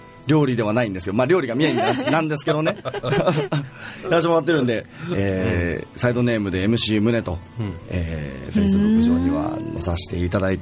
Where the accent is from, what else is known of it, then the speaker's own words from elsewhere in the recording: Kokura, Fukuoka, Japan; 僕はもう小倉生まれ小倉育ちでございます。